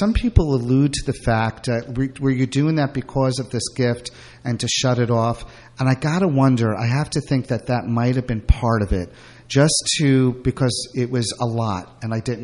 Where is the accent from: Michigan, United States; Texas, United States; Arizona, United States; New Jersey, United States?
New Jersey, United States; Cokesbury; born or raised there; also born or lived in Brooklyn